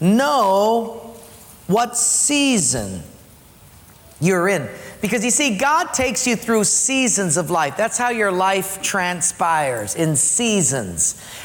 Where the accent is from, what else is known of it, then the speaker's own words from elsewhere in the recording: Palolo, Hawaii, United States; I'm from Palolo, right?